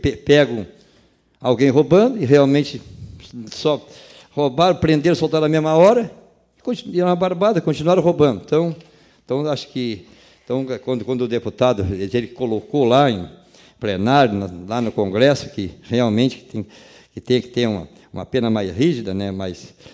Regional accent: Rio Grande do Sul, Brazil; E para nós que somos do Rio Grande, que somos gaúchos, nós orgulhamos de ter

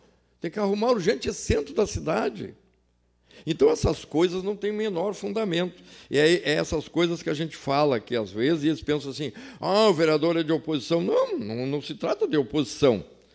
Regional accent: São José do Norte, Rio Grande do Sul, Brazil; eu sou de São José do Norte, eu sou PT, eu sou da região sul, eu sou da Rio Grandina

